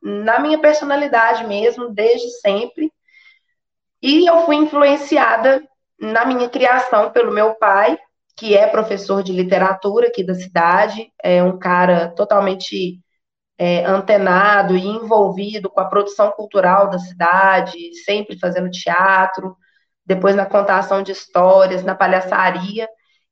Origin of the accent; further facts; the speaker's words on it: Divinópolis, Minas Gerais, Brazil; sou de Divinópolis, Minas Gerais, tenho 33 anos